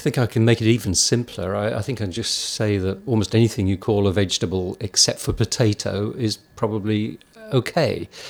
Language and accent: English; United Kingdom; I'm British, but I've spent most of my life almost everywhere else in the world.